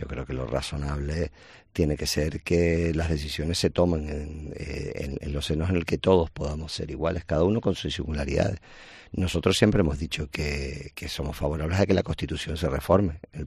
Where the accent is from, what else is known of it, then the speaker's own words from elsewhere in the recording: Canary Islands, Spain; nosotros, como pueblo canario, tenemos que reflexionar.